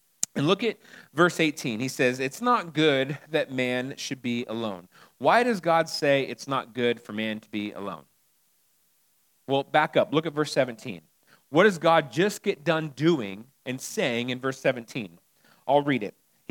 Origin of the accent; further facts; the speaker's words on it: California, United States; moving to the South, it's different, right? There's membership here in churches. We're like coming from Southern California, it's like, well, we don't really have membership.